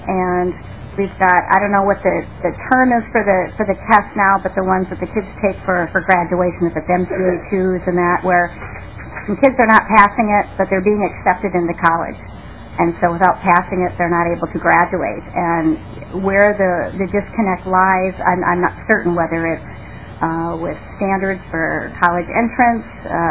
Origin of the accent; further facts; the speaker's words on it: Eden Prairie, Minnesota, United States; from Eden Prairie, District 42B. My district is all contained within the city of Eden Prairie